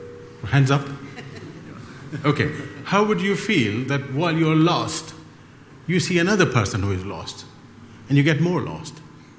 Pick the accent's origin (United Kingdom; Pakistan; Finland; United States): Pakistan; born there; I was born in Pakistan, and I was raised by a Muslim family.